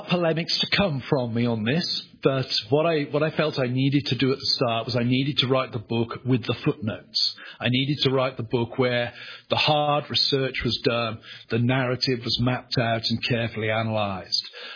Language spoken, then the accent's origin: English; England, United Kingdom; I'm an Englishman.